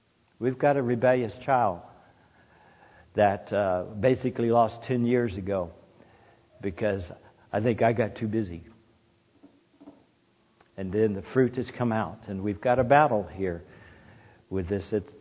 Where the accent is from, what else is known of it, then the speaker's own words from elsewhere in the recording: the South, United States; I grew up in the South. Education is a big deal down there to go get you a degree in all this stuff.